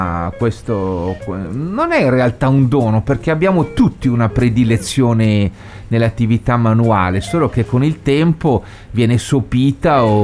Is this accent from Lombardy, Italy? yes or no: yes; Milan, Lombardy, Italy; born there; moved away as an adult; now in Sardinia, Italy; anche se sono nato a Milano, la mia balia, la mia tata che mi ha dato il latte era sarda, di Sassari